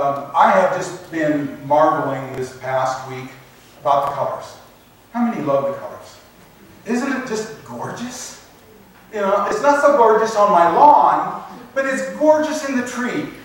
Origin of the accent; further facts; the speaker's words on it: Oregon, United States; You know, it kind of drives me nuts, because I grew up in Willamette Valley. A nice, long, flat valley that runs north-south.